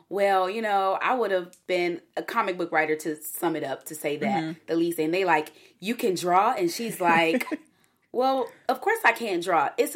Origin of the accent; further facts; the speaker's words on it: Detroit, Michigan, United States; I'm from Detroit. We cousins.